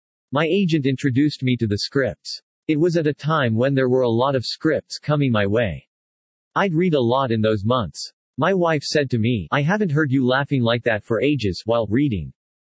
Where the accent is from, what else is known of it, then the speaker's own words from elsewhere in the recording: England, United Kingdom; I think being an Englishman and interested in the creative arts, he's one of our angels